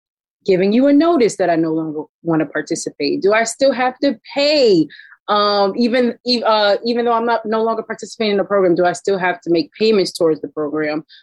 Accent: New York, United States; I'm from New York.

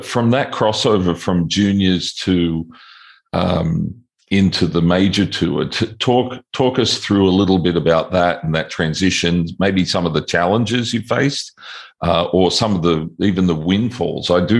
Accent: Illawarra, New South Wales, Australia; But I grew up in Illawarra where there was over 2,000 juniors.

